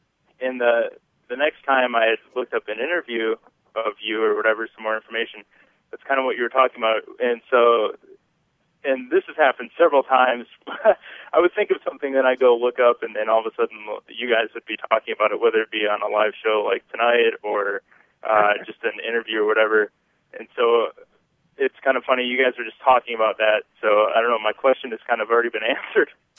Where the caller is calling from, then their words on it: Iowa, United States; I'm calling from Iowa, actually.